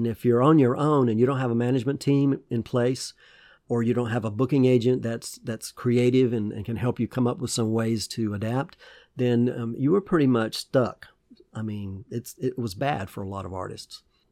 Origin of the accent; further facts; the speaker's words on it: Georgia, United States; I used to go to drive-in movie theaters in my hometown in Georgia with my parents, and I was very, very little.